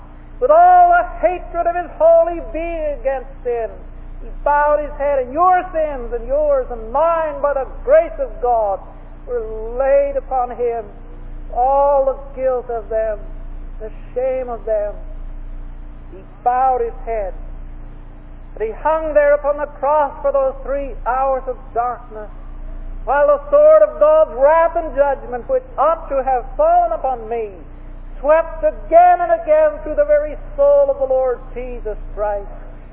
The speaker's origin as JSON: {"language": "English", "country": "Canada", "said": "Well, I said, lady, I am from Canada, but I'm more interested in where I'm going than where I came from."}